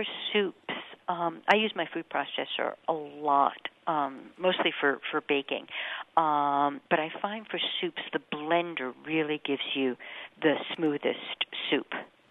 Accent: United States; the driver will ask me where I come from and I'll say I'm American

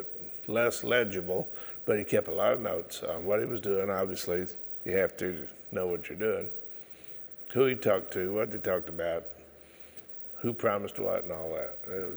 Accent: Metropolis, Illinois, United States; I grew up in Metropolis, Illinois.

